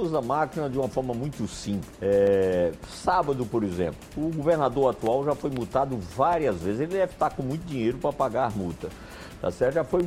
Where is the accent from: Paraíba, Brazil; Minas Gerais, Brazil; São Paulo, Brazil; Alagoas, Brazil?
Paraíba, Brazil; porque fui prefeito de João Pessoa. Eu sou paraibano. Eu quero dar minha contribuição à Paraíba.